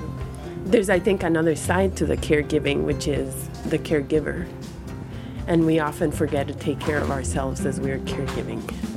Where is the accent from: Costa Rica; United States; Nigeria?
Costa Rica; I was born and raised in Costa Rica.